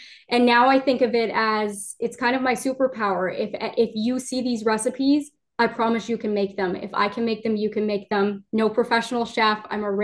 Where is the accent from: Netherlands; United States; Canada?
Canada; Ontario; it's in Toronto, which is I'm from Ontario.